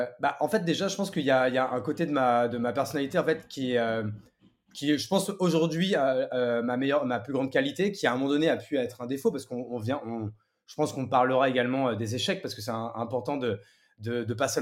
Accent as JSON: {"language": "French", "region": "Grand Est", "country": "France", "tie": "born or raised there", "also_born_or_lived": "Paris", "lives_now": "Bordeaux, France", "said": "J'ai 35 ans, j'habite à Bordeaux, je suis parisien de naissance même si j'ai vécu grande partie de mon adolescence même jusqu'au bac à la campagne dans la Marne en Champagne-Ardenne"}